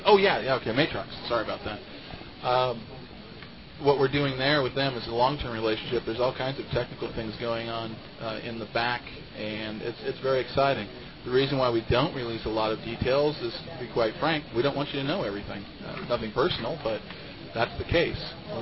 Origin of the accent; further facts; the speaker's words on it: Indonesia; Sell product in my home country of Indonesia.